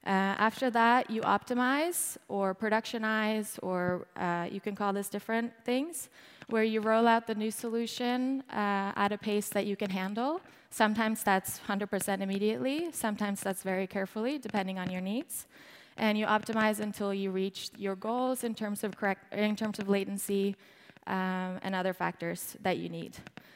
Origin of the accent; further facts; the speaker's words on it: Norway; also born or lived in California; now in Berlin, Germany; I'm from Norway originally. I went to a university in California. I did a bachelor in something called Symbolic Systems at Stanford. And I moved to Berlin in 2015. I've lived there for 3 years now.